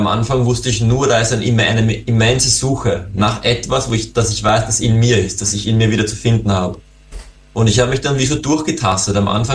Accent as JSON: {"language": "German", "region": "Vienna", "country": "Austria", "lives_now": "Graz, Austria", "said": "Im Moment bin ich in Wien und ich bin auch aus Wien. Leben und wohnen tue ich zurzeit in Graz, dort studiere ich."}